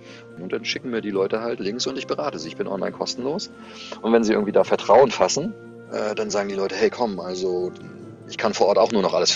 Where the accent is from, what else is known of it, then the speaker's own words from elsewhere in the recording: Rostock, Mecklenburg-Vorpommern, Germany; Mein Lebensmittelpunkt ist Rostock. Ich bin hier auch geboren. Und ich bin halt quasi in der ehemaligen DDR geboren, 1973.